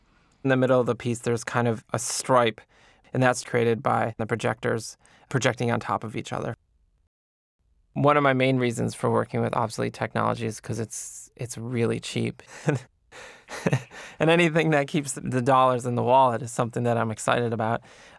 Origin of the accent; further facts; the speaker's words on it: Buffalo, New York, United States; I grew up in Buffalo, New York, and now I work out of Brooklyn and Manhattan.